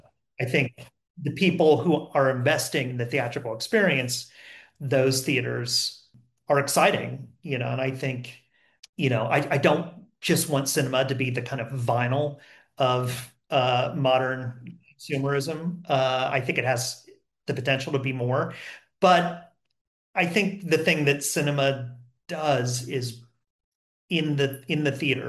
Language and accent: English; California, United States; I was a kid from Southern California who went to school back east.